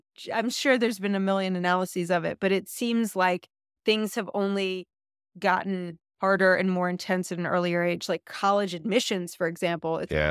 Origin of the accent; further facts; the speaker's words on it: Pennsylvania, United States; But I grew up, you know, in the suburbs of Philadelphia where things were pretty intense too.